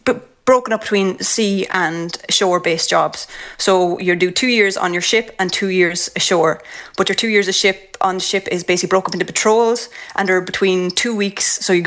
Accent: Carlow, Leinster, Ireland; And I've 6 brothers and a sister, and I come from Carlow.

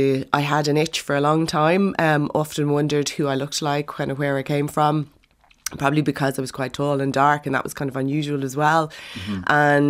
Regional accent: Dublin, Leinster, Ireland; born there; I was born in Dublin, in Hollow Street.

